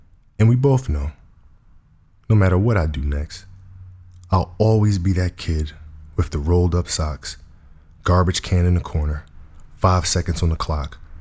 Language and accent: English; Italy; now in United States; being that I grew up in Italy, it was very important for me to have that as kind of an escape.